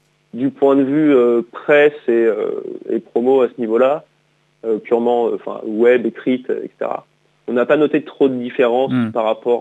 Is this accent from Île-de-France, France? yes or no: yes; Île-de-France, France; Région parisienne.